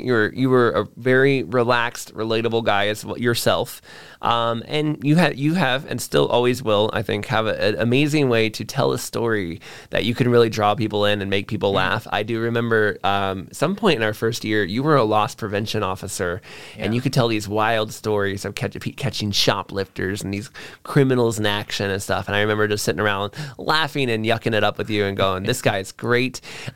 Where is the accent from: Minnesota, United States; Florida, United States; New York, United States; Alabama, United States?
Florida, United States; And I was from Florida. I had just driven there all night long to get there in time for like orientation and stuff.